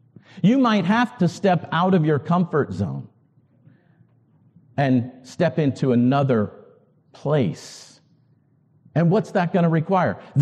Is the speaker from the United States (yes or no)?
yes; the South, United States; I came from the South, so that's how we answer. Yes, sir.